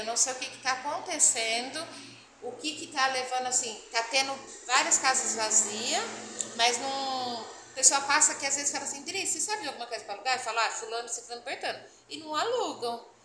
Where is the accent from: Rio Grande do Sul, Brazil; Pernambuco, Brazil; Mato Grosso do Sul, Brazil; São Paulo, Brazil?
São Paulo, Brazil; Taquaritinga; now in Campinas, Brazil; nós somos todo mundo de Taquaritinga. Na época eu fiquei viúva e vim para Campinas com a minha mãe. E ficamos aqui.